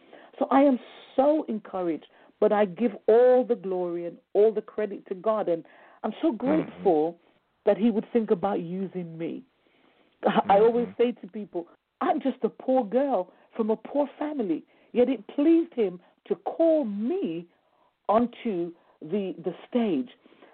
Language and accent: English; Jamaica; we went to Jamaica, my home country